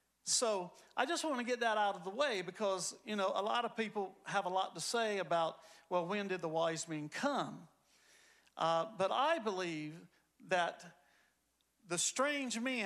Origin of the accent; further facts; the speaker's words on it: North Carolina, United States; but where I grew up in North Carolina, we had Christmas, but then we had old Christmas, we called it.